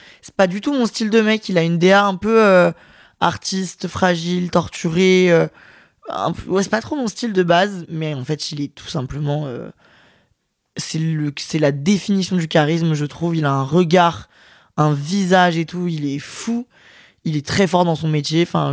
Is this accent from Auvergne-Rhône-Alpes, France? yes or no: yes; Lyon, Auvergne-Rhône-Alpes, France; il vient de chez moi à Lyon, à côté de Lyon.